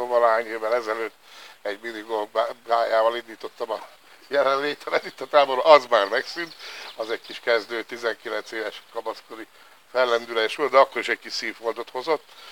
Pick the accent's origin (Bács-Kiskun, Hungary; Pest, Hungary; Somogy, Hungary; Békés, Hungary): Békés, Hungary; Ide születtem, alapvetően békési, törzsgyökeres békési vagyok. Egy pár évet eltöltöttem szülővárosomtól távol.